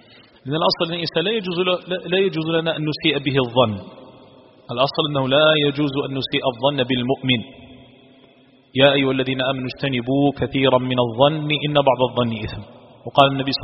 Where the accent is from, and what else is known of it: Algeria